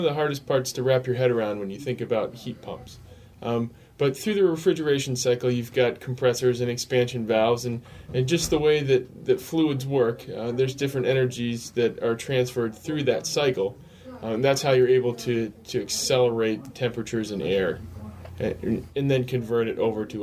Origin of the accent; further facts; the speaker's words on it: Vermont, United States; So I grew up in Vermont, where I worked, you know, in the construction field my entire life.